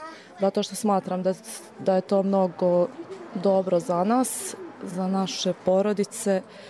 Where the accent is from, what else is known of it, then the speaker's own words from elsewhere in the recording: Drvar, Federation of Bosnia and Herzegovina, Bosnia & Herzegovina; Iz Drvara sam, da.